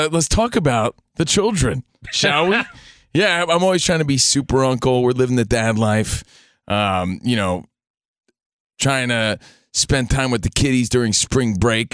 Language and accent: English; New Jersey, United States; now in Los Angeles, United States; My sister's the only family I have out here in Los Angeles. Again, I'm from New Jersey.